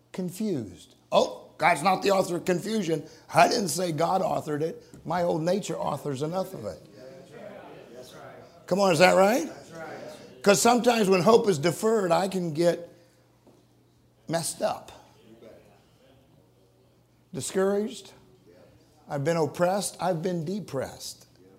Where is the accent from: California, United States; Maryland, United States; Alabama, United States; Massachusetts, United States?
California, United States; I know I'm from California.